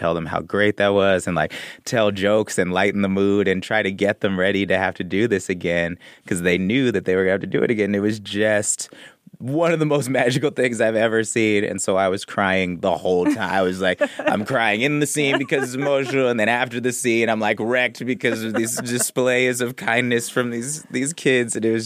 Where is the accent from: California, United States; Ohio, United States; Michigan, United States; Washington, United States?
California, United States; Oakland; I used to go see plays all the time as a kid. I'm from the Bay Area.